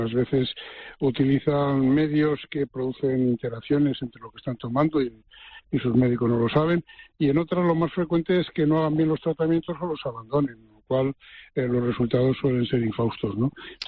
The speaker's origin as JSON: {"language": "Spanish", "town": "Aranjuez", "region": "Community of Madrid", "country": "Spain", "said": "No, ya estoy en mi tierra, yo vivo en Aranjuez"}